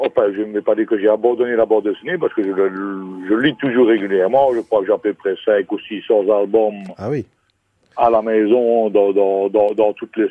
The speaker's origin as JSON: {"language": "French", "country": "Belgium", "accent": "Belgian", "said": "avec mon accent belge"}